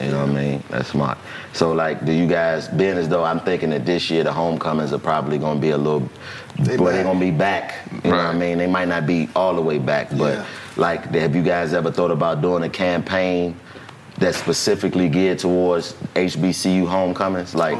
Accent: Washington, District of Columbia, United States; I've been to Howard. I'm a DC nigga. I grew up around Howard.

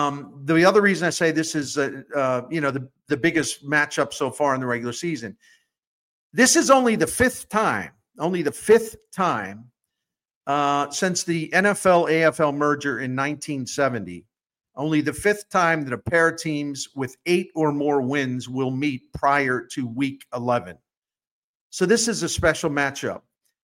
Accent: Maryland, United States; I grew up near Annapolis, had a lot of connections, whatever.

